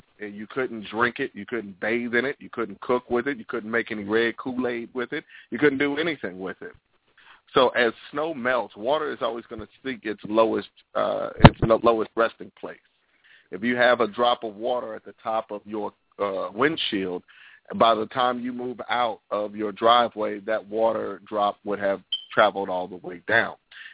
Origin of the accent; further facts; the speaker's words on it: New York City, New York, United States; I grew up in New York City. In New York City, you can't just turn on the water tap and expect to get clear water.